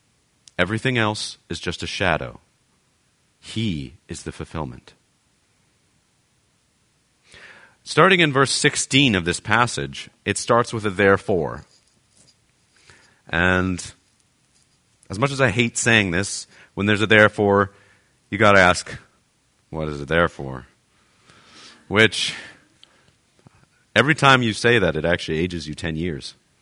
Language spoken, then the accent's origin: English; Canada; But you'd be like, no, thank you, because we're Canadian.